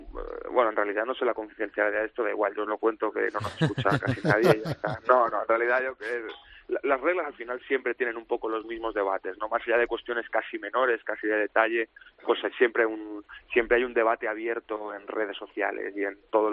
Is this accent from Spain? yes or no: yes; Spain; no lo entiendes como español y como persona que ha jugado al fútbol sala